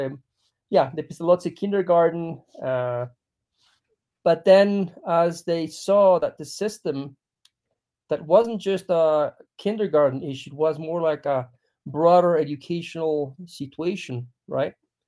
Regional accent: Ecuador; I was raised here in Ecuador mostly.

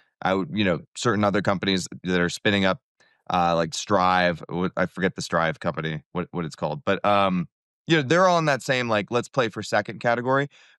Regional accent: United States; as an American, I have exorbitant monetary privilege in the American stock market

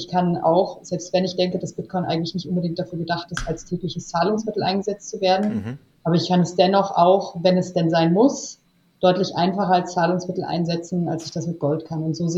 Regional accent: Hamburg, Germany; also born or lived in Switzerland / Chicago, United States; Also ich selber bin ursprünglich aufgewachsen und geboren in Hamburg. Bin halb Deutsche, halb Bulgarin.

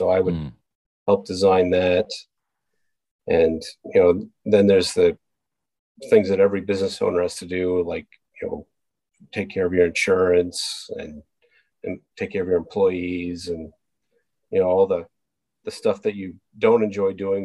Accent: Maine, United States; Well, I never lived on Staten Island. I grew up in Maine, but I would visit Staten Island to visit my grandmother on occasion.

